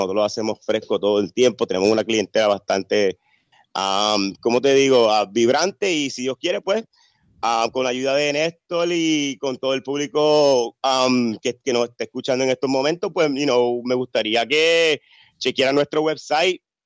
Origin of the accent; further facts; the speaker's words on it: Puerto Rico; me crié en Puerto Rico un buen tiempo y como que yo tengo muchas amistades puertorriqueñas y dominicanas.